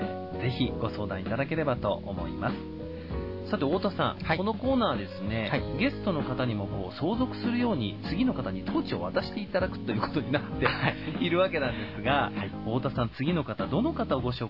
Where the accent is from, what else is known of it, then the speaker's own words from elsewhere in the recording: Hokkaido, Japan; 僕自身は北海道の地方出身なものですから